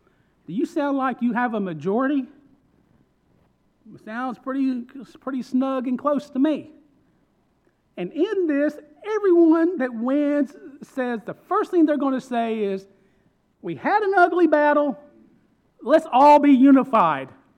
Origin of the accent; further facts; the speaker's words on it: Kentucky, United States; So I grew up in East Kentucky where it's the Hatfields and McCoys.